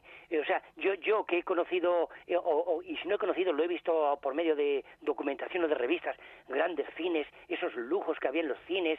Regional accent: Villarejo de Salvanés, Community of Madrid, Spain; ya que somos de Villarejo de Sabanés

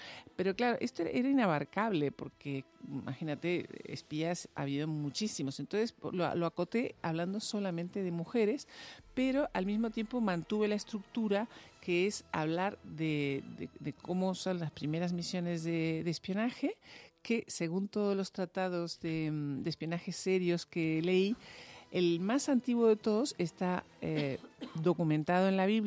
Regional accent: Uruguay; Bueno, nosotros somos uruguayas

